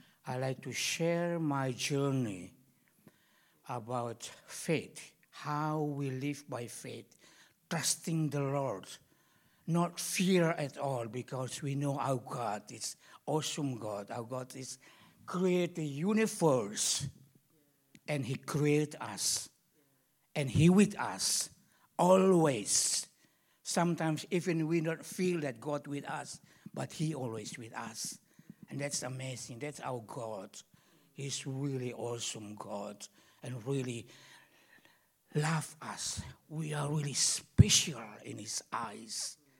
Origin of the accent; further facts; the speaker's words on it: East Nusa Tenggara, Indonesia; English is a second language; I come from West Timor